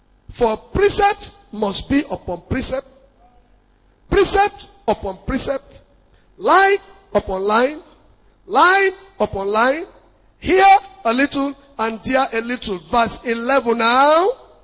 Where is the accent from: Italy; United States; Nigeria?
Nigeria; Akwanga, Nasarawa; English is a second language; now in Lagos, Nigeria; I am in Lagos here, but I am from Akwanga. Now, we speak largely Hausa in our areas, the general language.